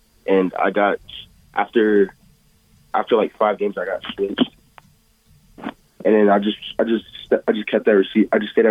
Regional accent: Arizona, United States; also born or lived in Philadelphia; I was born in Philadelphia. I moved to Arizona when I was, like, about 5, and I've just been here since. But I grew up in, like, the Liberty area.

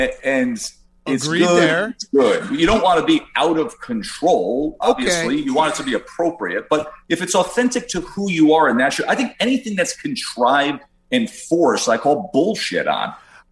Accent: Schenectady, New York, United States; I grew up in Schenectady in New York. It doesn't take much of a Google search to understand the neighborhood I grew up in and who I grew up around.

